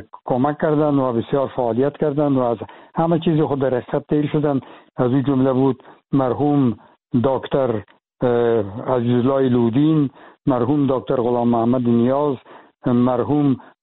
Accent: Afghanistan; moved away; دیگه باز من از افغانستان چون بر آمدیم

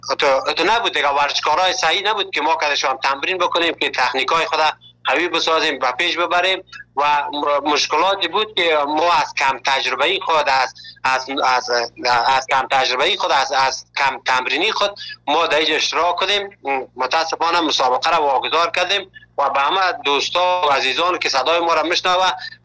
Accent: Afghanistan; now in Malatya, Turkey; اول که از افغانستان آمدیم در یک جای یک شهر شهر مالاتیا

